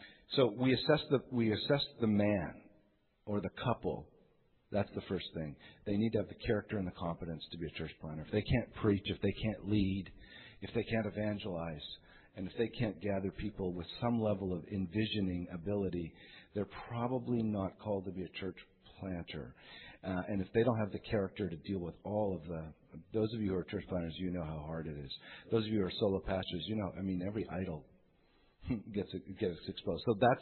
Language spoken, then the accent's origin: English; Quebec, Canada; I grew up in Quebec.